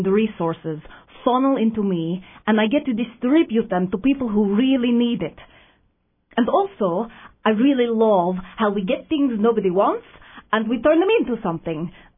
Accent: Russia; I'm from Russia.

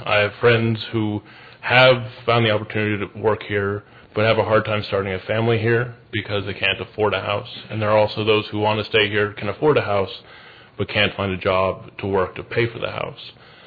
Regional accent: Juneau, Alaska, United States; I was born and raised in Juneau.

